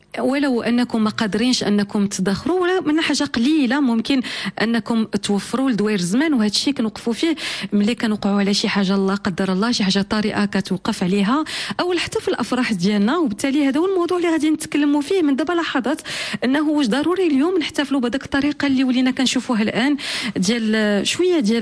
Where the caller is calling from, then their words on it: Canada; قلت لك أنا مستمعة وفية من كندا